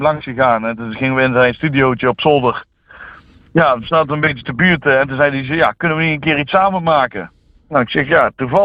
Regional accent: Eindhoven, North Brabant, Netherlands; now in Italy; Nee, ik kom uit Eindhoven.

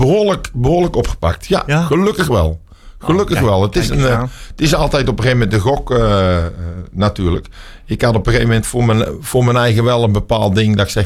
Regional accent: Woudrichem, North Brabant, Netherlands; De videoclip is in mijn eigen geboorteplaats opgenomen. Ik kom uit Woudrichem vandaan.

